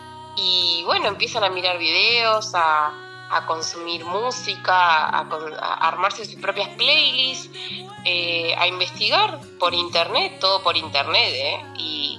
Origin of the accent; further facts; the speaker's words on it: La Plata, Buenos Aires Province, Argentina; tenía ganas de estar y de tocar en mi país, en Argentina, en mi ciudad, en La Plata.